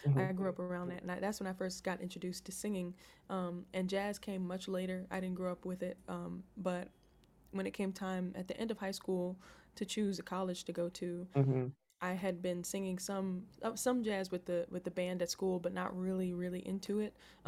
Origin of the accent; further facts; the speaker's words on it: Bronx, New York, United States; Well, I grew up in the Castle Hill part of the Bronx